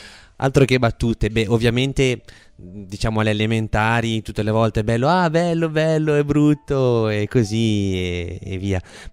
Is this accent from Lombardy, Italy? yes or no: yes; Milan, Lombardy, Italy; Io sono di Milano